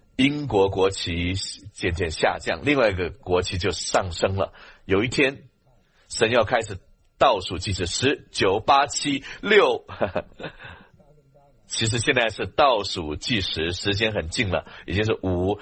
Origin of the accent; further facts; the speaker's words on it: Hong Kong; 我在香港长大